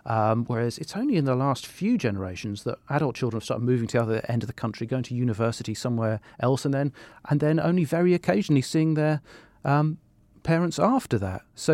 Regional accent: Scotland, United Kingdom; I grew up in Scotland

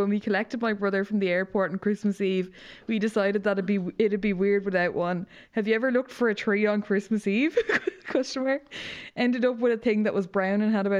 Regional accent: Connacht, Ireland; I'm from Mayo, so that actually means true inconvenience, can't go anywhere, can barely walk outside the door.

